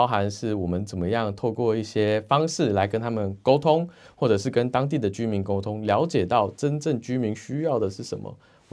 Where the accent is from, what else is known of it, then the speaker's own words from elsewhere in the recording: Taiwan; 我家里是福建的，但是我从小的时候就是跟着爸爸妈妈在台湾